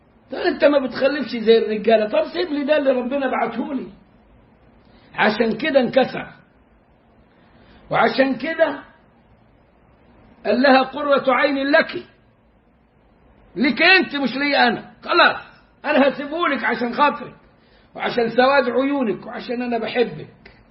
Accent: Egypt; احنا عندنا في مصر النسوان تحب يعني اي فرح وتزغل

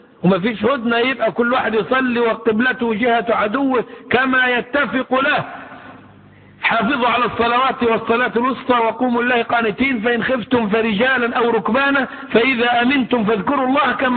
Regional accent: Upper Egypt, Egypt; عارفين نفاخ النار بنقول عليه عندنا في الصعيد.

